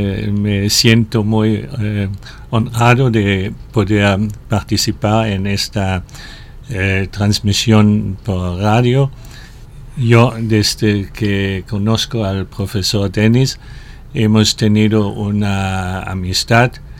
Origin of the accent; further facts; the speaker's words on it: Cologne, North Rhine-Westphalia, Germany; yo soy oriundo de Colonia, de la cuenca del Rin, una ciudad de casi un millón de habitantes